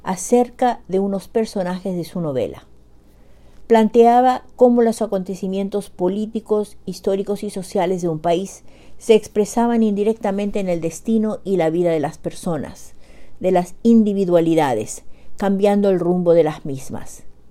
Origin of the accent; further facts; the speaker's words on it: Paraguay; now in Bedford, United States; nuevamente llego hasta ustedes desde Bedford, Massachusetts, con otro cuento de la producción narrativa de mi tierra natal, Xeretamí, Paraguay, país situado en el corazón de América